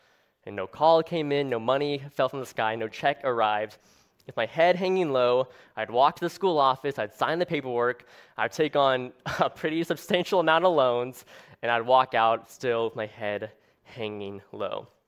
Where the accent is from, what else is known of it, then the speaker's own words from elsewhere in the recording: Missouri, United States; So I'm from Missouri, southwest Missouri.